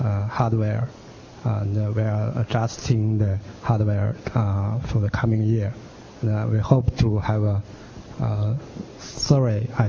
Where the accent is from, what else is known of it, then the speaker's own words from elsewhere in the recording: China; English is a second language; I'm from China.